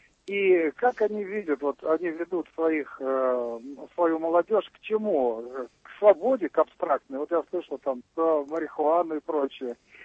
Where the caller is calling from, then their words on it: Moscow, Russia; Я из Москвы вас беспокою.